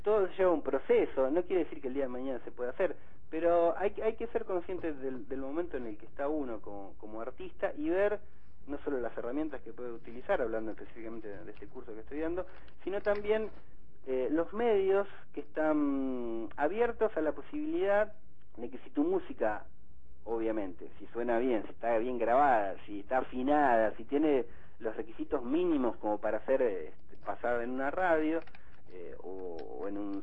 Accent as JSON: {"language": "Spanish", "town": "Balcarce", "region": "Buenos Aires Province", "country": "Argentina", "tie": "born or raised there", "also_born_or_lived": "Mar del Plata", "lives_now": "Buenos Aires, Argentina", "said": "empecé en Balcarce, que es la ciudad en la que me crié, después seguí en Mar del Plata y actualmente en Buenos Aires"}